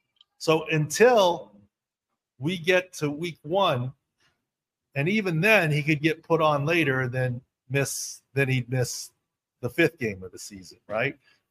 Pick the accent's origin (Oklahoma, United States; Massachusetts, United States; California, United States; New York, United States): California, United States; I'm from Southern California.